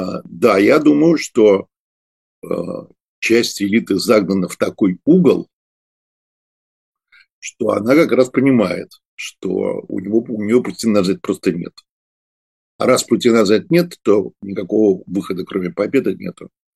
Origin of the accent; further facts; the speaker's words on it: Odesa, Odesa Oblast, Ukraine; я после вырос в Одессе